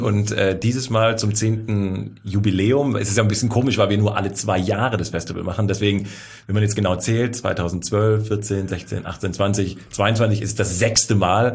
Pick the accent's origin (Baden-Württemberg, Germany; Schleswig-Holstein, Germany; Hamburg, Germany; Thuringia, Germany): Baden-Württemberg, Germany; Böblingen; born there; Genau, geboren in Böbling.